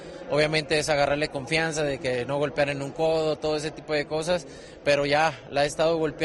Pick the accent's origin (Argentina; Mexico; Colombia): Mexico; Jalisco; tenía muchísima ilusión de venir a pelear a mi tierra, y la verdad es que me siento muy orgulloso de eso.